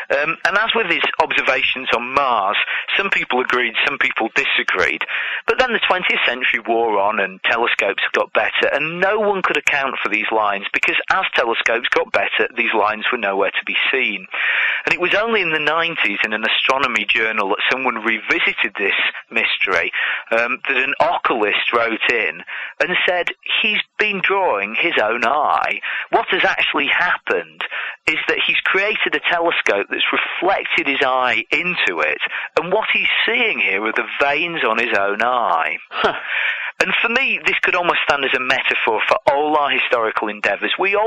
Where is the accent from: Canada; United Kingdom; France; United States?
United Kingdom; I'm quite a royalist, being British.